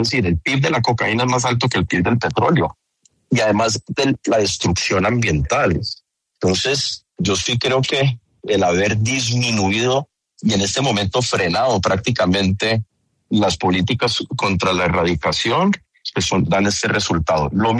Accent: Colombia; como los colombianos ya sabemos perfectamente bien

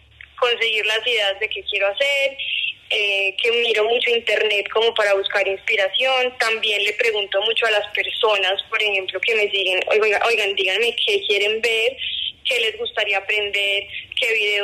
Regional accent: Manizales, Caldas, Colombia; born there; moved away as an adult; now in Bogotá, Colombia; Yo nací en Manizales en 1995. Sin embargo, vivo en Bogotá hace ya más de 7 años porque me vine para acá a estudiar pues mi carrera universitaria.

